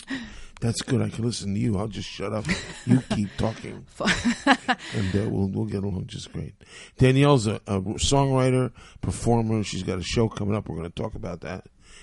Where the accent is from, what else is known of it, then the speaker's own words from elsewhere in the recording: Marlboro, New York, United States; Up in Marlboro.